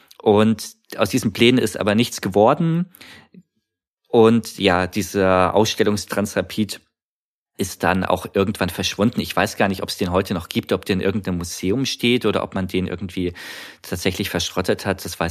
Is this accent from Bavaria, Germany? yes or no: yes; Munich, Bavaria, Germany; Und ich bin zu der Zeit in München aufgewachsen